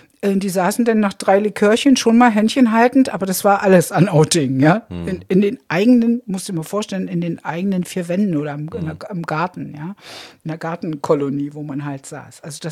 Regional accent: Berlin, Germany; Ich komme aus Treptow

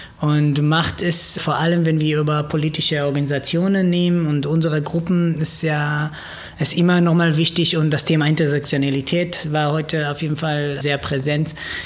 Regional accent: Israel; moved away; Also ich komme aus Israel, ich bin Jude und da hatte ich da auf jeden Fall Privilegien, die ich hier nicht habe.

